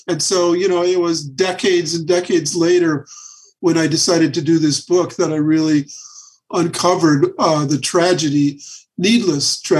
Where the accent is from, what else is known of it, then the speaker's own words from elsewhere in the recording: Wisconsin, United States; I mean, I grew up in Wisconsin. I loved Henry Aaron and the Milwaukee Braves